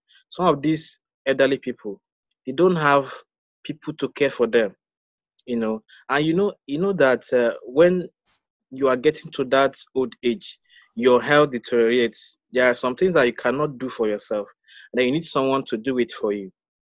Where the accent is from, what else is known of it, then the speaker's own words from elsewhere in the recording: Nigeria; You know, I am from Nigeria.